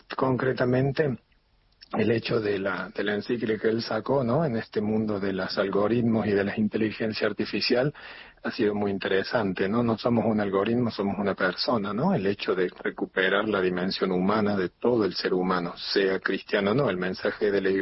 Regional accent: Argentina; en nuestra memoria, digamos, colectiva como argentinos

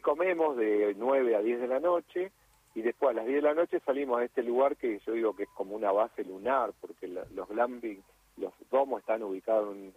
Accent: Buenos Aires, Argentina; moved away; Yo soy de Buenos Aires, hace 23 años que vine acá

